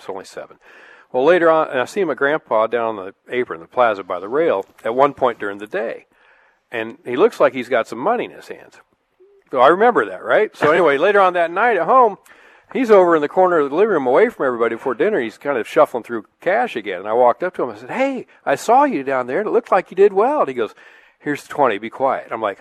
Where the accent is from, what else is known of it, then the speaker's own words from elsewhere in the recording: Ohio, United States; We lived in Columbus, Ohio for 1 year. And I grew up in Ohio, but we lived there 1 year.